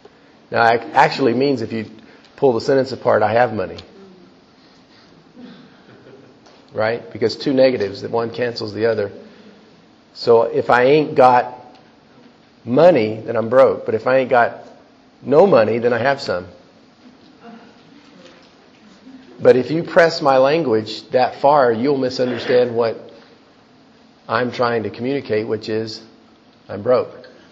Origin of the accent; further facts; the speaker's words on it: Texas, United States; It broke me from a lot of bad habits growing up in South Texas. It was not uncommon for us to use double negatives with regularity.